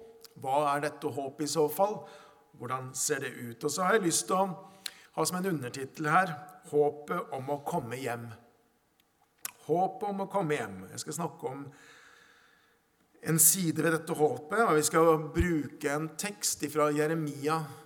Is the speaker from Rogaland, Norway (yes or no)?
no; Hokksund, Buskerud, Norway; accent: Eastern Norwegian; also born or lived in Vest-Telemark; Jeg snakker østlandsdialekt. Jeg har vokst opp dels I Vest-Telemark frem til jeg var 8 år, og så I, på Østlandet, Hokksund I nærheten av Drammen, frem til jeg vel flyttet hjemmefra I 20-årsalderen.